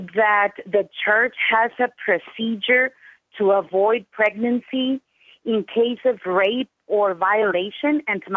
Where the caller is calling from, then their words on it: Monterrey, Nuevo León, Mexico; Well, actually, I'm calling from Monterrey, Mexico.